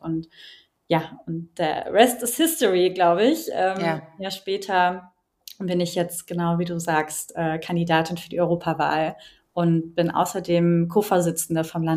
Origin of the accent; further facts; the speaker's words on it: Berlin, Germany; born there; Ich bin 29 Jahre alt jetzt, mittlerweile werde dieses Jahr 30, gebürtige Berlinerin